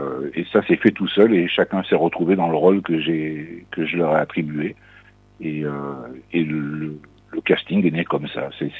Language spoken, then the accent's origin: French; Provence-Alpes-Côte d'Azur, France; now in Versailles, France; je suis originaire du Var